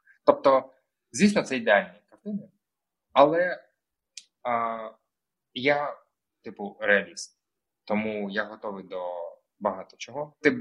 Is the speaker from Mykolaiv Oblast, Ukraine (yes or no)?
yes; Mykolaiv, Mykolaiv Oblast, Ukraine; Я з Миколаєва їздив у Київ, щоб купити офіційні диски